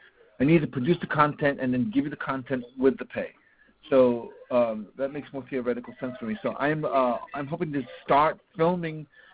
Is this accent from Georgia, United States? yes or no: no; Los Angeles, California, United States; I live near the beach, and so I grew up in Hollywood